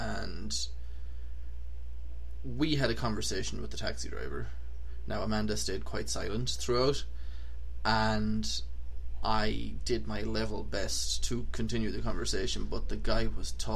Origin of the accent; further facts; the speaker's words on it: Ballinasheen, Ireland; I was born and raised in Ireland on a farm in Ballinasheen.